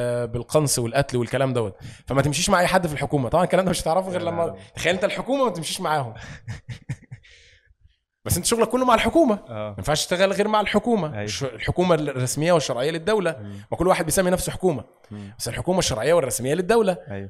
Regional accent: Egypt; عندنا في مصر يقول لك نزلت شربت الشيشه بتاعتي ورجعت تاني

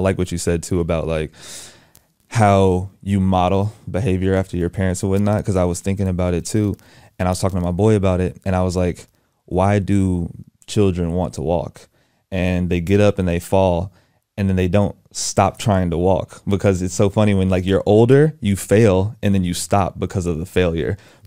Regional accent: Houston, Texas, United States; But yeah, I mean, born and raised in Houston, Texas, grew up with a single mom, most amazing woman I've ever met.

